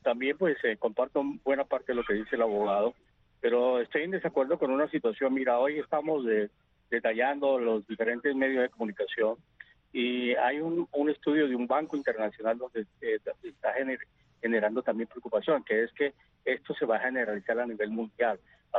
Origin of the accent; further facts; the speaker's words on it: Colombia; now in United States; Yo como colombiano que resido, ciudadano americano residente en Estados Unidos, veo a mi país por un abismo.